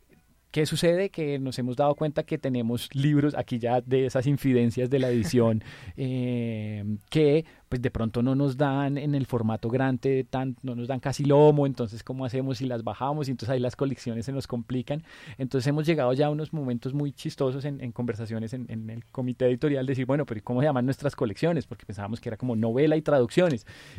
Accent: Bogotá, Colombia; Y da la casualidad de que Esteban es paisa y yo soy rolo.

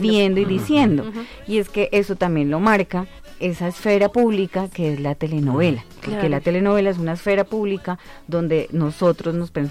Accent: Colombia; ¿Cómo somos los colombianos?

